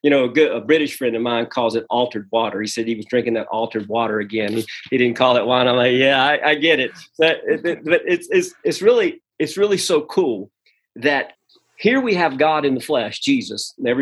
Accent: the South, United States; Now, look, I'm from the South.

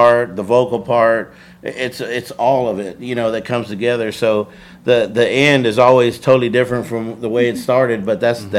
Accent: Kyle, Texas, United States; So that's our first time actually playing out of town, because we're from Kyle area.

